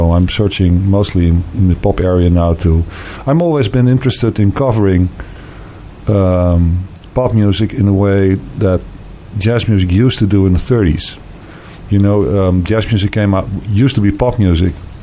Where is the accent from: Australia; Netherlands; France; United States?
Netherlands; Amsterdam, North Holland; And I'm from Amsterdam.